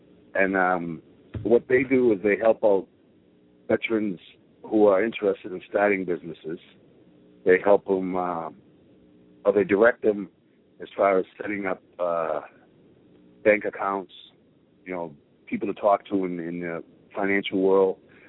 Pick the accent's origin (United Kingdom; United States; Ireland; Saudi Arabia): United States; Brockton, Massachusetts; We're all from, I'm from the inner city. I'm from Brockton, Mass.